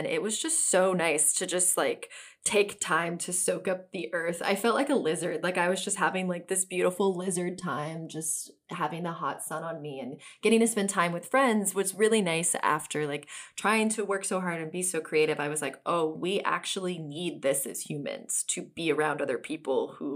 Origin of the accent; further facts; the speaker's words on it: Oklahoma, United States; now in Los Angeles, United States; I mean, I'm from Oklahoma originally. There's no freaking oceans to jump waves in.